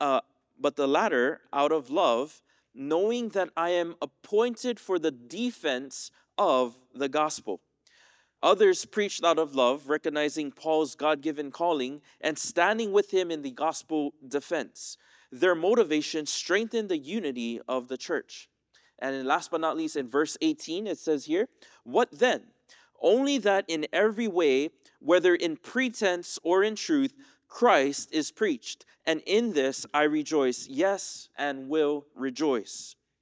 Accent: Philippines; I tell him that, you know, I'm coming from the Philippines. I'm going to Hawaii to do a co-porter program.

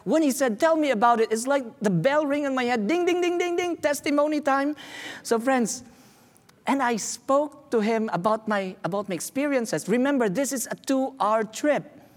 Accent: Philippines; I said, no, I'm from the islands, I'm from the Philippines.

